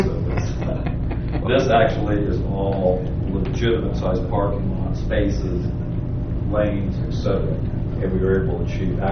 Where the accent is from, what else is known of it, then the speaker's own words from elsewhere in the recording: Fort Wayne, Indiana, United States; I'm not an expert. I'm from Fort Wayne, so I'm not here.